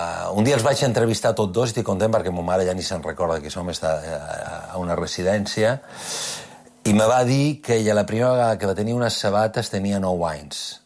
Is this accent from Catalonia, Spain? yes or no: no; Vinaròs, Valencian Community, Spain; born there; also born or lived in Almería / Canary Islands / Andorra; now in Palma, Spain; jo vaig néixer a Vinaròs, que és el Baix Maestràs, però abans d'arribar a Mallorca, la família varen viure a Almeria, que és, ma mare és d'Almeria, a les Illes Canàries, a Andorra, i varen acabar a final a Palma.